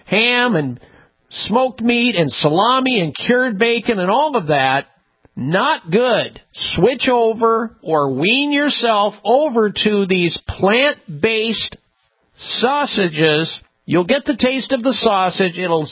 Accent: Midwest, United States; I remember the days when I was growing up in the Midwest. That's what I ate.

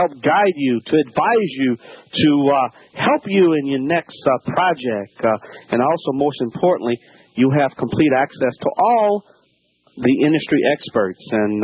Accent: New Orleans, Louisiana, United States; obviously it's being sent back home to my my home state of New Orleans

